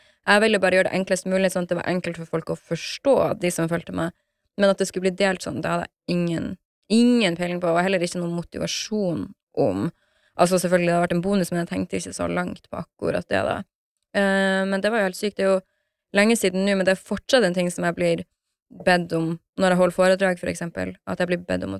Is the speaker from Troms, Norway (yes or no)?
yes; Harstad, Troms, Norway; så var jeg hjemme i Harstad på juleferie